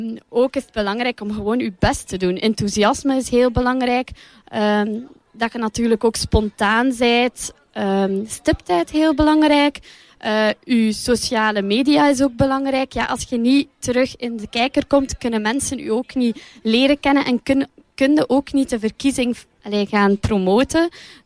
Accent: Zottegem, Flanders, Belgium; ik ben een Zottegemse, geboren en getogen in Zottegem. Ik ben 24 jaar

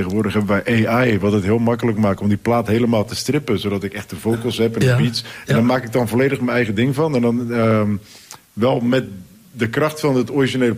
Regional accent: Rotterdam, South Holland, Netherlands; Lokaal, ik ben van Rotterdam.

